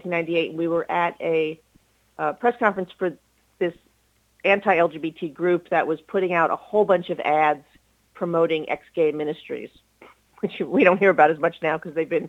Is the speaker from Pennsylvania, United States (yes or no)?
no; New York City, New York, United States; you know, I'm from New York City. We don't see stars.